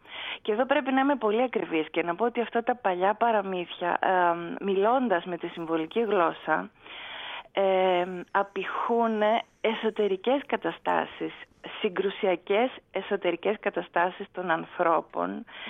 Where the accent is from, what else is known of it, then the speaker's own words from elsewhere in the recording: Karditsa, Thessaly, Greece; γιατί κατάγομαι από την Καρδίτσα, από τη Θεσσαλία